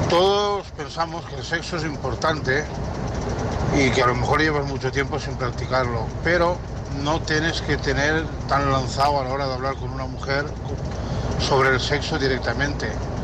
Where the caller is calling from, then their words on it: Santa Pola, Valencian Community, Spain; de Santa Pola, trabajando en el camión, como siempre.